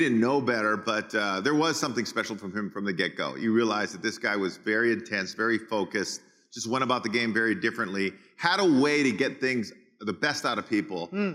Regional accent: Los Angeles, California, United States; I was born in East LA, and I went to Montebello High School, which is just outside of LA, Southeast LA.

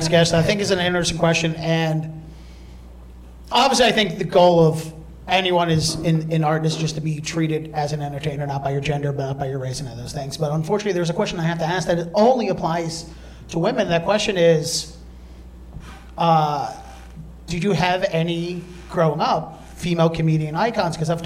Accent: Baltimore, Maryland, United States; I'm more familiar with growing up in Baltimore

